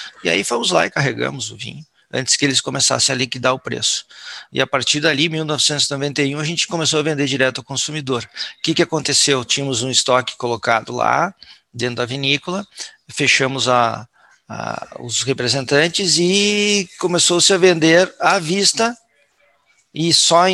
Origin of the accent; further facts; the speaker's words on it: Caxias do Sul, Rio Grande do Sul, Brazil; Eu sou de Caxias, moro em Caxias, temos um negócio em Caxias